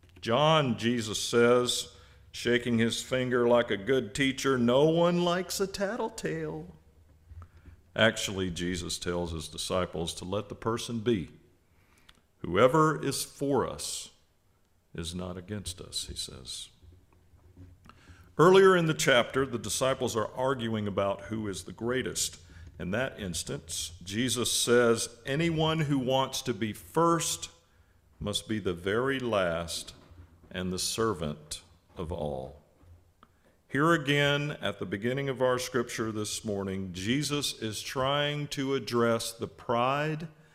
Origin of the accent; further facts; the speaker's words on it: Mississippi, United States; Growing up in Mississippi, my best friend Boots and I would play game after game of 21 in the heat and humidity of the southern summer of my youth.